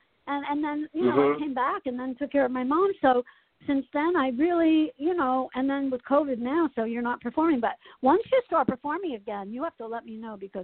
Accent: Asbury Park, New Jersey, United States; So I remember, I remember. I grew up in Asbury, so.

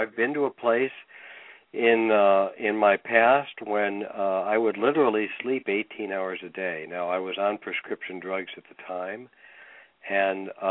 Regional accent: Cleveland, Ohio, United States; I grew up in Cleveland and spent most of my life there.

